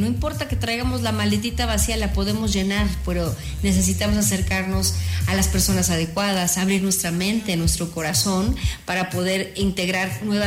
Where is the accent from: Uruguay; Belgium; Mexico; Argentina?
Mexico; como somos todos los mexicanos.